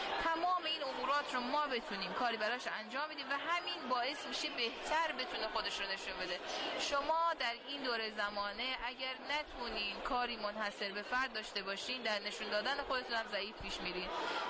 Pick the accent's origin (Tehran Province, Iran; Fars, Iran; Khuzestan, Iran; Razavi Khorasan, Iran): Razavi Khorasan, Iran; Mashhad; من به عنوان یک مشهدی